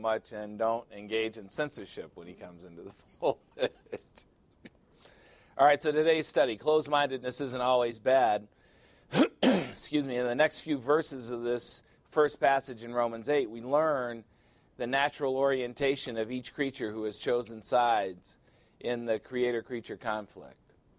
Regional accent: Iowa, United States; pastor's from Chicago and I'm from Iowa

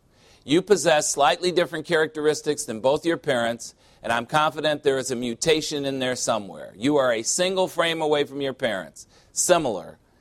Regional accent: United States; I am not an African American. I resent the term. I'm an American.

